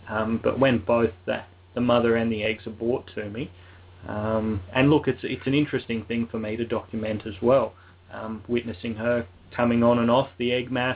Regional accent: Grafton, New South Wales, Australia; also born or lived in Sydney; I did actually grow up close to that area. I was born in Sydney and grew up in Grafton on the mid-north coast of New South Wales

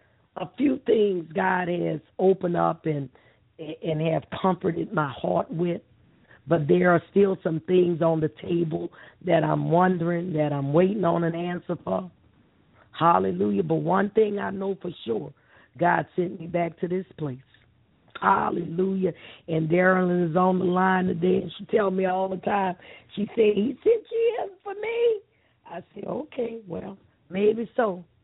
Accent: New Orleans, Louisiana, United States; the Lord spoke to my heart to return to my hometown, my native New Orleans.

